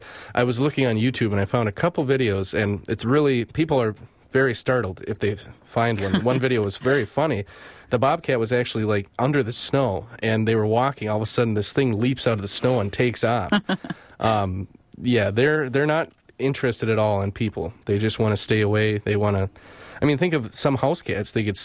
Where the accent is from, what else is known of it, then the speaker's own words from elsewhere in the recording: Superior, Wisconsin, United States; And I'm from Superior, so I will say when people call Eau Claire northern Wisconsin, I kind of scoff.